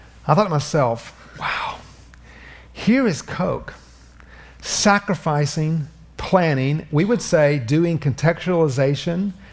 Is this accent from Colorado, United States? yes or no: no; Atlanta, Georgia, United States; I'm from Atlanta, Georgia. Yeah, Atlanta, Georgia, home of Coca-Cola.